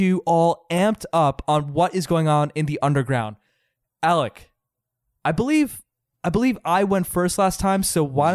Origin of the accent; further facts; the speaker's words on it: New Jersey, United States; my artist that I'm watching this week hails from my home state of New Jersey.